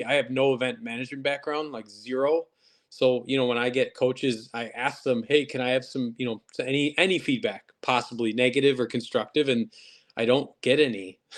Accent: Madison, Wisconsin, United States; But, you know, I'm from Madison, so I figured if it's around Madison, we're going to still call it the Isthmus Bowl.

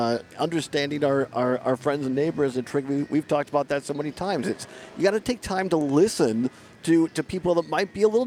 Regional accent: Richland Center, Wisconsin, United States; And, you know, I grew up in Richland Center. I went back to Richland Center.

